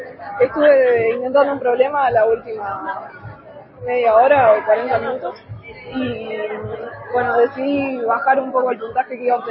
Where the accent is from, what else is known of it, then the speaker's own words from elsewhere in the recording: Argentina; soy argentina. Estudio en la Universidad Nacional de Rosario, en Argentina.